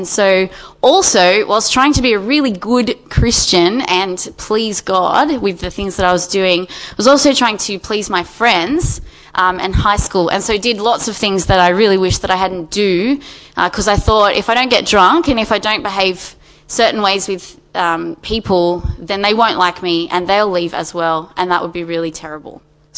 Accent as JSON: {"language": "English", "town": "Campbelltown", "region": "New South Wales", "country": "Australia", "tie": "born or raised there", "said": "went to a really tiny primary school and then a really huge hig"}